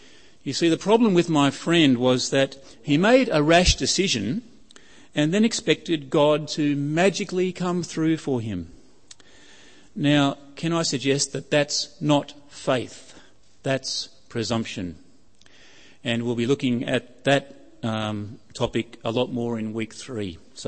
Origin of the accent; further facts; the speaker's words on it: Canberra, Australian Capital Territory, Australia; A friend of mine in the youth group in the church that I grew up in Canberra, left school, got his first job